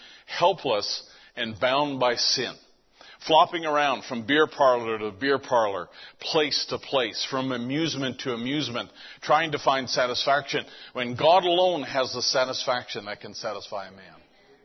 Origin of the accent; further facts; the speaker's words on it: St. John's, Newfoundland and Labrador, Canada; I was born May 28th in 1957. I grew up in Newfoundland. This is the old St. John's.